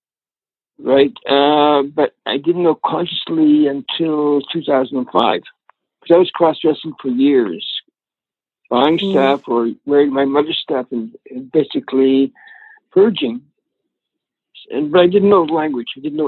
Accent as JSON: {"language": "English", "town": "Toronto", "region": "Ontario", "country": "Canada", "tie": "born or raised there", "said": "growing up in Toronto because it's the 50s and 60s."}